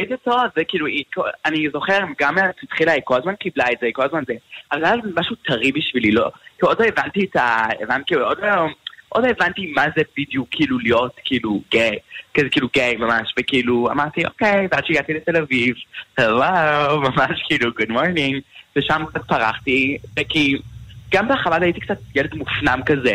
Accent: Australia; also born or lived in Petah Tikva; האמת נולדתי בפתח תקווה, אוקיי, נולדתי בבלינסון, גוד מורנינג, אוקיי. אחרי זה עברתי כשהייתי בן חצי שנה לאוסטרליה, אוסטרליה, אוקיי.

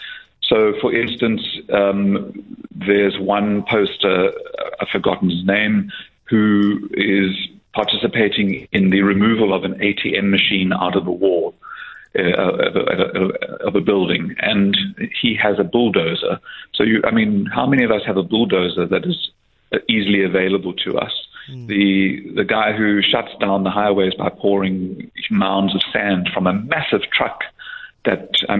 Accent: Durban, KwaZulu-Natal, South Africa; I grew up in Durban, so Bayhead was what you would locally call the harbour area.

